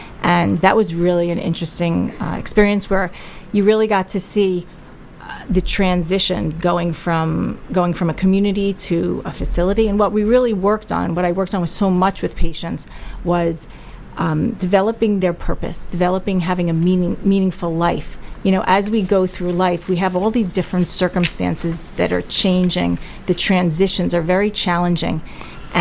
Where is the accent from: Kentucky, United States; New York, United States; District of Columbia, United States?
New York, United States; I grew up in Rockland County in a nice little nuclear family, but at 4 years old, we had my grandmother move in with us